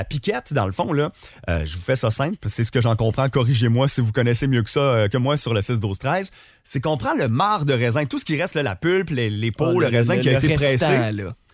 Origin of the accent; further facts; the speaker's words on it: Quebec, Canada; en tant que Québécois